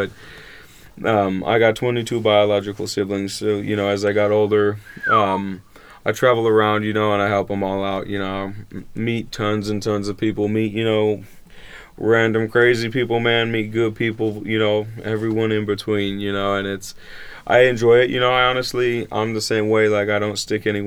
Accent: Texas, United States; Like I said, I'm from Texas, you know, so I'm not from around here. It's very different out here.

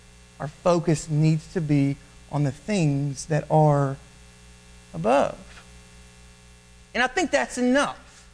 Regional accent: Kentucky, United States; The church that I grew up at in Kentucky, there was a gentleman who had tunnel vision.

